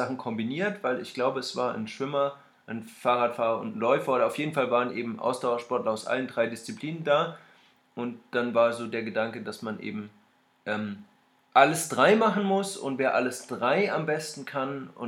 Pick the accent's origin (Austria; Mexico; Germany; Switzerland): Germany; Swabia; aber ich als Schwabe bin da immer